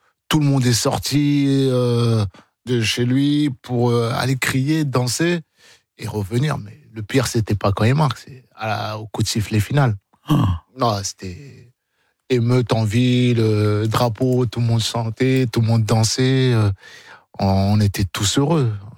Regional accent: Senegal; Et le Sénégal, on n'avait jamais fait de Coupe du Monde.

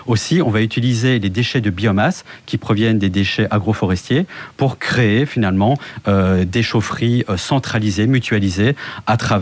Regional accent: Brussels, Belgium; moi, je viens de Bruxelles

